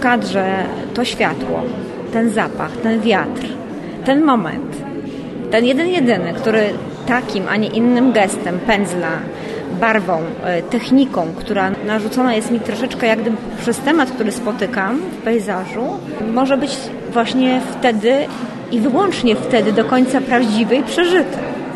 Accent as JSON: {"language": "Polish", "town": "Warsaw", "region": "Masovian Voivodeship", "country": "Poland", "tie": "born there", "said": "Urodziłam się rzeczywiście w Warszawie, natomiast pierwsze miesiące mojego życia spędziłam na Wybrzeżu i właściwie w Wybrzeżu Gdańskim, później też bywałam oczywiście na Podlasiu, o którym wspomniałam."}